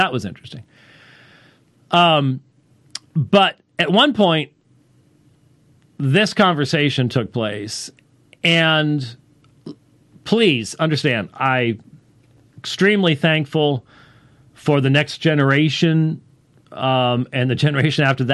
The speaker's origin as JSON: {"language": "English", "region": "Scotland", "country": "United Kingdom", "said": "This is almost a little bit too close for me as a Scotsman."}